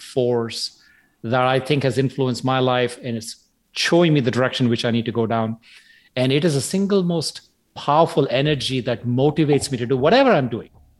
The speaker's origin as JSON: {"language": "English", "town": "Chennai", "region": "Tamil Nadu", "country": "India", "tie": "born there", "said": "I was born in Madras, which is now called Chennai in South India."}